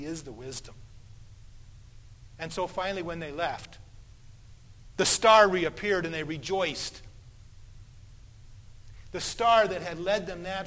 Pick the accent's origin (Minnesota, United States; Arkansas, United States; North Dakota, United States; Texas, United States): Minnesota, United States; as soon as I open my mouth, they know I'm a Yankee. Sorry, I'm from Minnesota.